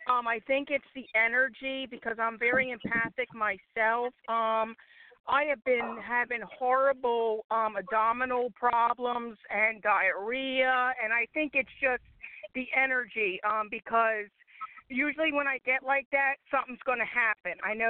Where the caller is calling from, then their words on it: Philadelphia, Pennsylvania, United States; I'm calling from Philadelphia, PA.